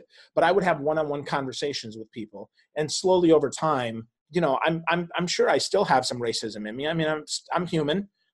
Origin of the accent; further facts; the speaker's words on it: Krivets, Poland; moved away; I'm not a citizen of Poland. I'm not from Krivets anymore. And I don't say that because I love my little town. Don't get me wrong. I'm thankful for everything it gave me.